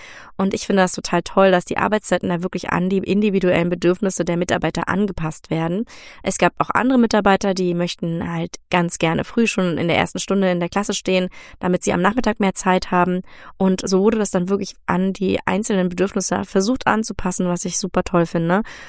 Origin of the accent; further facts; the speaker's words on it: Germany; für uns als Deutsche, die wir doch sehr direkt kommunizieren